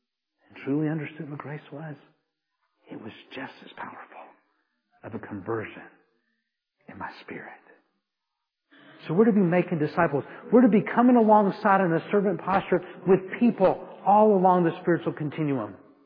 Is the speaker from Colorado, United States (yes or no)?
no; Atlanta, Georgia, United States; accent: Southern; excuse my southern accent, because some people can say this word, these two words, and they don't sound the same, but for me from Atlanta, they're going to sound the same.